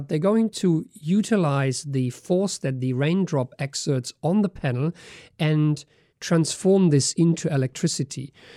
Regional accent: Germany; my home country, Germany

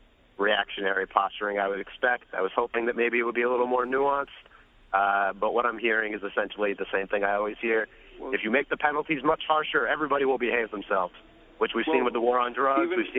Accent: New York City, New York, United States; I'm from Bedford-Stuyvesant, and a lot of people I came up

